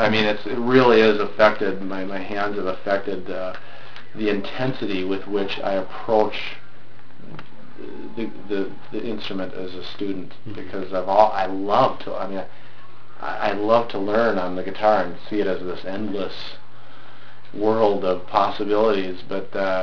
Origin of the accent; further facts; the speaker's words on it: St. Paul, Minnesota, United States; now in Stillwater, United States; No, but I'm originally from St. Paul, the Twin Cities, and now live in Stillwater, about a half an hour east of the metro.